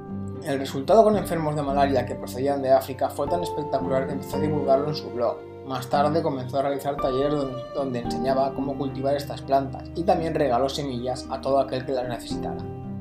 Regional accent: Spain; porque por ejemplo en mi país, en España

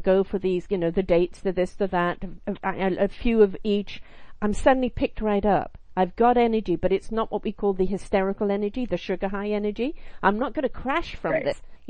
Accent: England, United Kingdom; I love bread. I'm from England, love bread.

